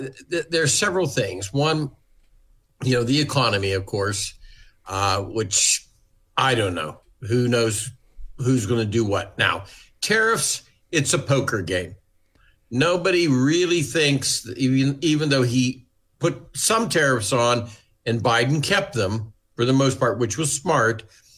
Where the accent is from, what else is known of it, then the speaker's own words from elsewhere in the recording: Ohio, United States; I'm from Ohio.